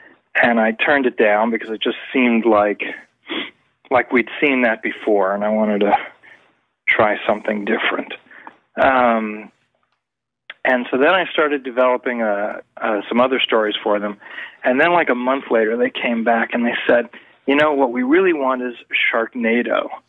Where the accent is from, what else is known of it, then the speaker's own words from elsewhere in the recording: New York City, New York, United States; I was born in a hospital in New York City. A regular people hospital, not a single shark in sight. I grew up in New York.